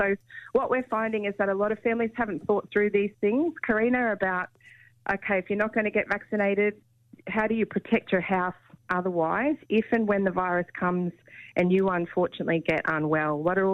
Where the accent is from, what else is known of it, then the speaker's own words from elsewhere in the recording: Townsville, Queensland, Australia; I grew up in Townsville, so we always had a cyclone plan.